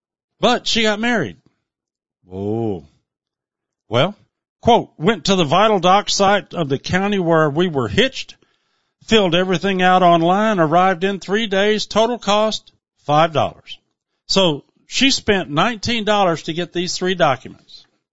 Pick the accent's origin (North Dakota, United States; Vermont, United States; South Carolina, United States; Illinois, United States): South Carolina, United States; Myrtle Beach; born there; I was born on the Air Force Base in Myrtle Beach, South Carolina.